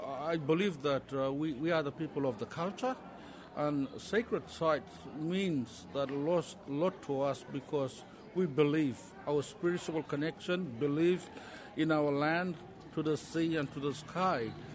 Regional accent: Queensland, Australia; also from Top Western, Gudamalungal Nation, located in the Torres Strait western area, 5 kilometers off the coast of Papua New Guinea.

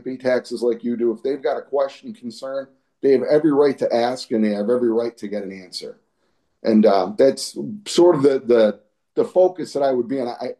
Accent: Pittsfield, Massachusetts, United States; Born and raised in Pittsfield.

